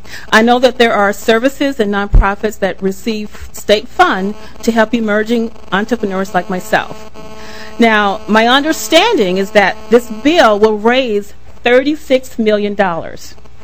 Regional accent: Apple Valley, California, United States; and I'm from Apple Valley.

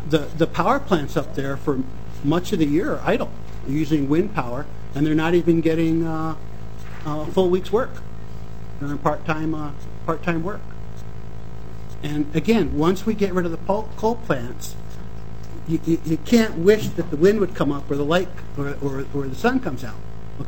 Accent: New England, United States; So I grew up in New England, and I remember back when I was a little kid that in the 70s, I was going out and shoveling 20 and 30-inch snowfalls.

